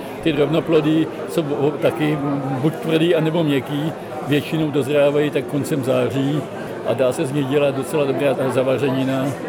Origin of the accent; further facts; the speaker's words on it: South Bohemian Region, Czechia; Ze Šumavy. Ze Šumavy od Lipna.